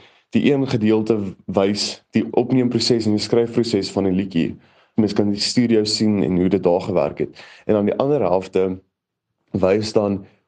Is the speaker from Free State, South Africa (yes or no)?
yes; Bloemfontein, Free State, South Africa; ek bly nog my hele lewe lank hierso in Bloemfontein. Ek is nou 23 jaar oud